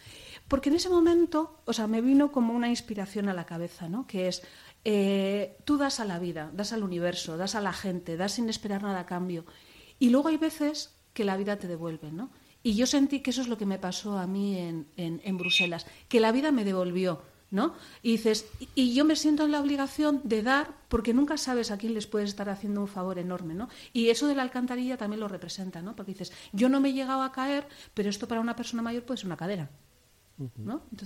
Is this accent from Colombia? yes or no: no; Bilbao, Basque Country, Spain; Fíjate cómo somos los los de Bilbao que pensamos que todos somos de Bilbao.